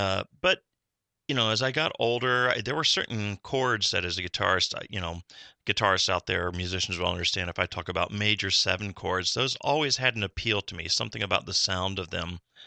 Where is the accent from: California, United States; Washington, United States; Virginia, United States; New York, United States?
Virginia, United States; moved away as an adult; I grew up in Northern Virginia, which now is really D.C. suburbs. It's just grown that much since I've been gone. But, yeah, I used to kind of talk like this and been in New England since the late 70s.